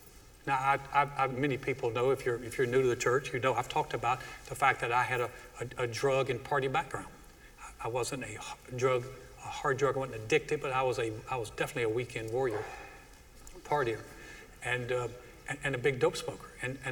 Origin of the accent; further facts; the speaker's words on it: North Carolina, United States; And growing up in North Carolina, they're big on basketball.